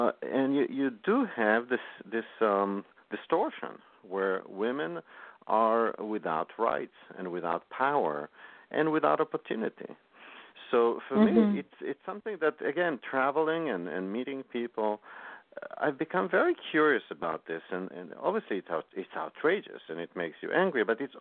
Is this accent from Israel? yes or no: yes; Israel; And I grew up in Israel, and I used to do a lot of hiking and visits.